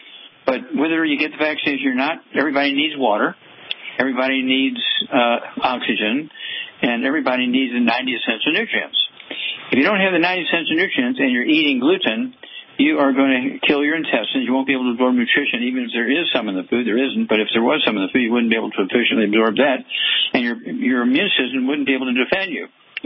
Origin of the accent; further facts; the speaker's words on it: Missouri, United States; because we had a lot of farm labor when I grew up in Missouri.